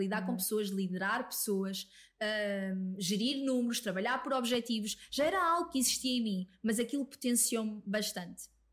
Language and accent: Portuguese; Coimbra, Portugal; now in Lisbon, Portugal; Quando eu sou de Coimbra, e quando eu vim para Lisboa